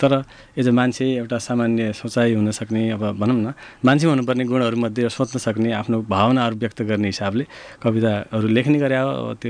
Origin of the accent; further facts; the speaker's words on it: Lumbini Province, Nepal; कमल भाइले भनिसक्नु भयो। म नेपालको पश्चिम क्षेत्र लुम्बिनी अञ्चलको बुटोल नजिकैको एउटा गाउँमा हुर्केँ, पढेँ, स्कुल गएँ।